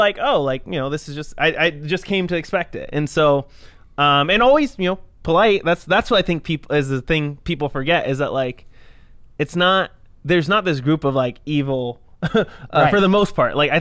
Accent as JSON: {"language": "English", "town": "Victorville", "region": "California", "country": "United States", "tie": "born or raised there", "said": "because like where I grew up in Victorville was a city."}